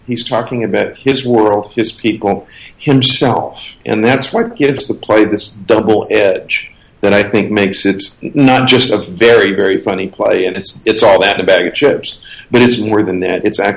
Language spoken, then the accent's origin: English; Missouri, United States; I grew up in Southeast Missouri.